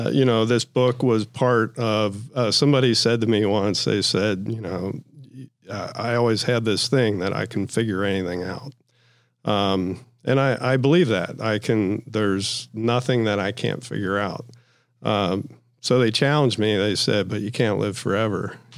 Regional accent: Ohio, United States; I'm from Ohio. A lot of my relatives from Kentucky.

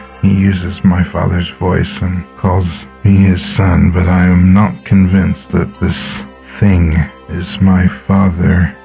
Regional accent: Jersey City, New Jersey, United States; I grew up in Jersey City.

